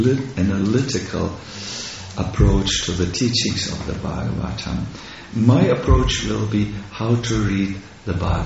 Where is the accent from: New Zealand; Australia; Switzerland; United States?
Switzerland; I'm from Switzerland. We do such things still in Switzerland.